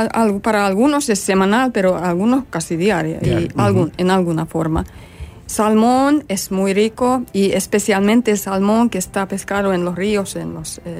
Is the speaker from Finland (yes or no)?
yes; Finland; Spanish is a second language; moved away; cuando salí de Finlandia comprendí que era algo especial